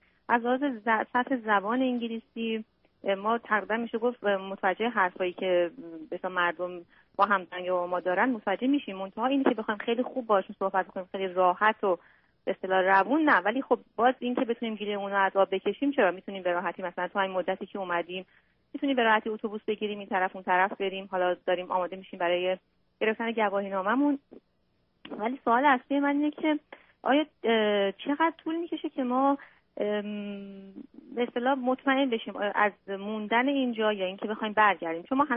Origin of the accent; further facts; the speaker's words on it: Iran; moved away as an adult; ما حدوداً یک ماه هست از ایران اومدیم. من حدوداً 40 سالمه